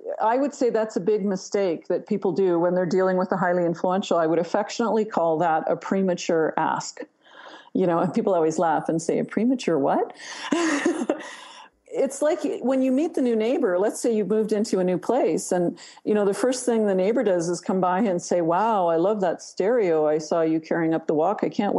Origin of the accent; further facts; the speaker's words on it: Canada; I'm Canadian.